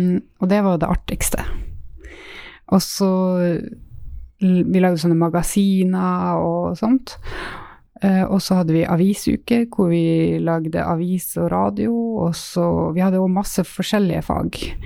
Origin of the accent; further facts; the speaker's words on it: Alta, Finnmark, Norway; Ja, jeg er fra Alta.